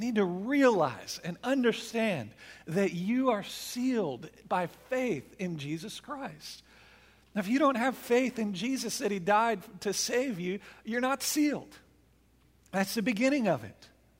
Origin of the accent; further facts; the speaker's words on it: Dallas, Texas, United States; also born or lived in Burnet; When I was a teenager, I grew up mostly in the Dallas area before we moved out to Burnett.